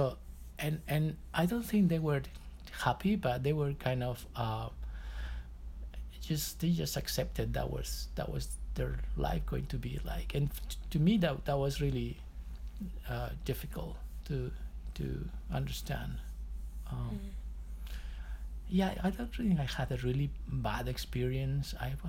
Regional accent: Mollendo, Arequipa, Peru; I grew up in Peru, in a small town called Mollendo. I lived there until I was 16, when I left to go to college to a bigger city in South Peru as well.

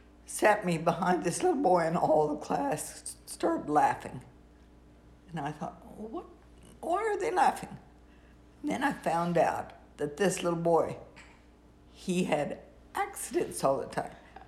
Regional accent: Yates Center, Kansas, United States; also born or lived in Wichita; And I was born here in Wichita, Kansas at St. Francis Hospital. And then we moved to Yates Center, Kansas when I was in third grade.

